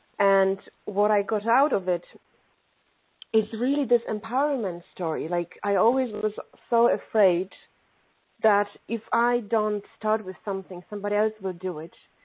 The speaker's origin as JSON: {"language": "English", "country": "Poland", "second_language": "English", "lives_now": "Ireland", "said": "I come from Poland, but I live in Ireland. And my time in Ireland is finishing up. I will have to go back to my home country."}